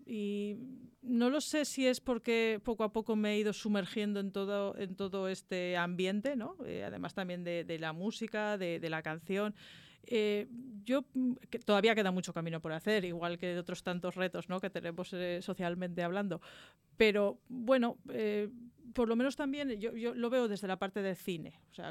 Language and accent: Spanish; La Puebla de Híjar, Aragon, Spain; la azucarera de mi pueblo, de la Puebla de Híjar